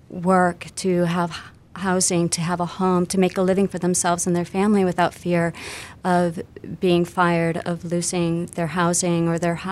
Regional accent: Michigan, United States; just being American, being a Michigander

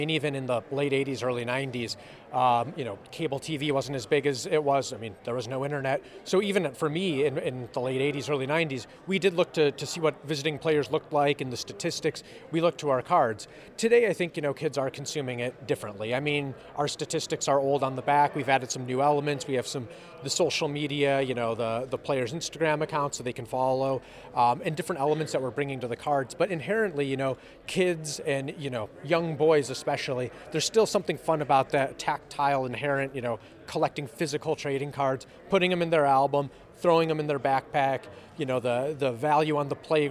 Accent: Chicago, Illinois, United States; I grew up in Chicago, and I'm a huge Cubs fan.

